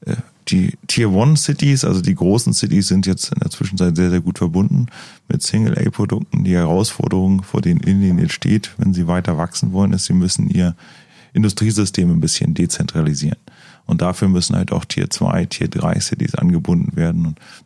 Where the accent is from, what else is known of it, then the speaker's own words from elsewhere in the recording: Wolfenbüttel, Lower Saxony, Germany; Nee, ich komme aus Niedersachsen.